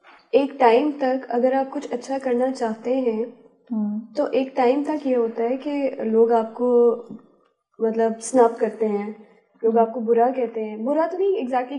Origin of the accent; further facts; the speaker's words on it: Pakistan; تو وہ یہ سمجھتے ہی نہیں تھے کہ میں پاکستانی ہوں